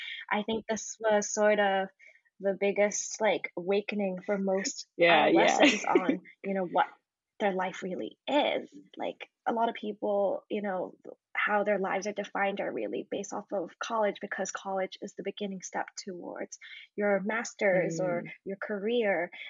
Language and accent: English; Hong Kong; also born or lived in America; I'm currently in Hong Kong and I was born and raised in Hong Kong. But my mom is actually originally from Australia and I studied in America.